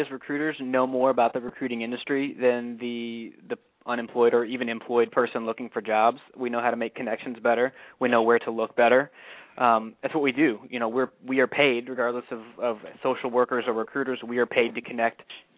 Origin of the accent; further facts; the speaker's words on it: St. Louis, Missouri, United States; St. Louis originally. I got lots of guys